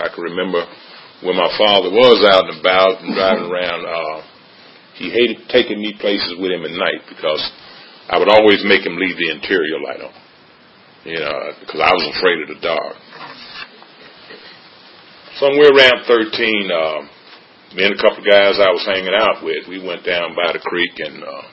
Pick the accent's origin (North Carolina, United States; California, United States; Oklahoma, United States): North Carolina, United States; moved away; You know, I'm originally from North Carolina. I'm here as a part of a geographical change, which I'll get to later.